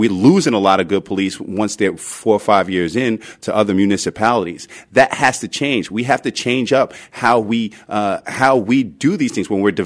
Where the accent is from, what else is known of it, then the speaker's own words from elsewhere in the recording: Brooklyn, New York, United States; Look, I grew up in Brooklyn, New York in the 80s when crack was king.